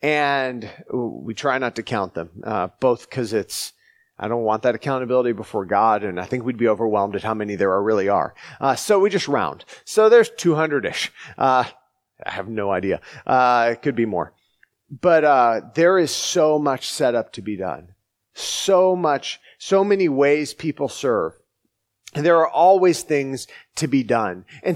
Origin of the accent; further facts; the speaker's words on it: the South, United States; I grew up in the South, but so if you hear a y'all, forgive me.